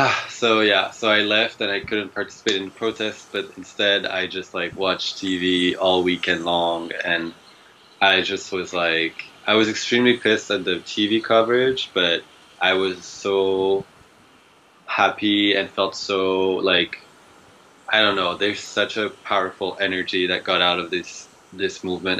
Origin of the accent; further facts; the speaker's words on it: France; I grew up in France.